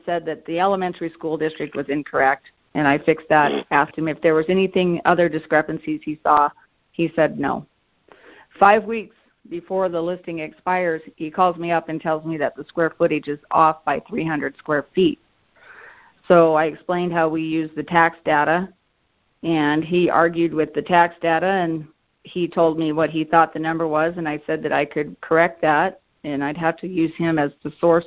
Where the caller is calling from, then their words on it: Sioux Falls, South Dakota, United States; Sioux Falls.